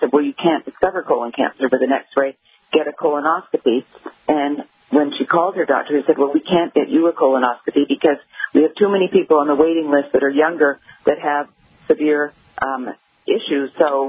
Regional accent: Canada; Well, I guess because, you know, I grew up in Canada.

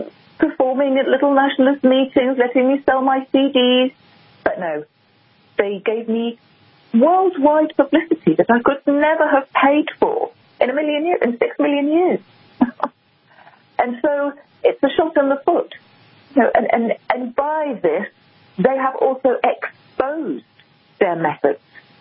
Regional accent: England, United Kingdom; I'm English born and bred, as you said at the beginning.

